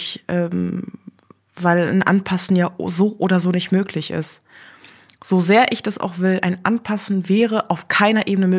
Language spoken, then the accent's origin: German; Berlin, Germany; born or raised there